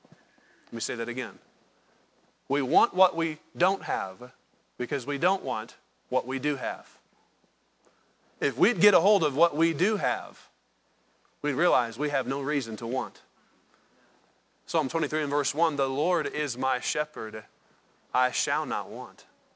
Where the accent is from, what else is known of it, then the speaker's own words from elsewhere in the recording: United States; reason why this is a travesty, that we are uncontent as Americans.